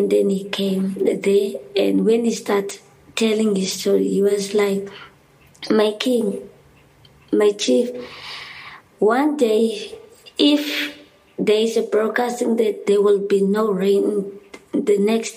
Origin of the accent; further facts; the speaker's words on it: Kimberley, Northern Cape, South Africa; I'm from the Northern Cape, Kimberley. I'm from the Kong community, speaking Montali